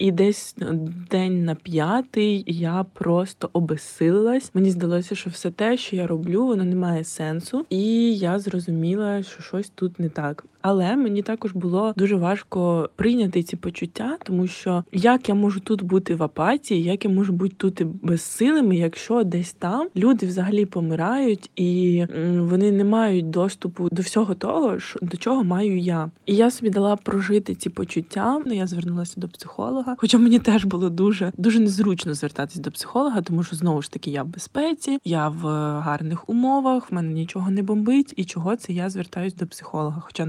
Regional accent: Kyiv, Ukraine; now in Turkey; я з Києва, але вийшло так, що війна мене застала в Туреччині.

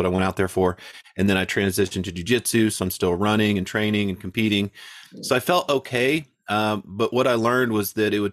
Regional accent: South Carolina, United States; also born or lived in Kansas; I'm from South Carolina, born in Kansas, raised in South Carolina.

